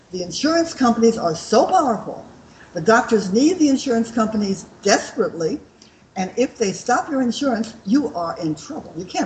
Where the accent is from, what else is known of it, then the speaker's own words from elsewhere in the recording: Los Angeles, California, United States; moved away as an adult; also born or lived in St. Louis, Missouri; now in Australia; I was born in Missouri, in St. Louis, but I lived most of my American life in Los Angeles. So I guess I'm a Yank / Aussie.